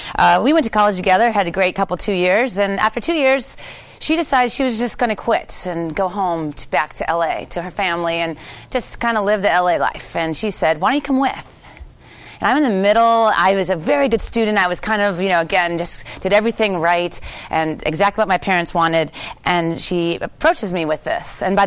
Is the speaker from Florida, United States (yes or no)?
no; Indiana, United States; I grew up in the Midwest, in a very rural part of the world, on a farm in Indiana.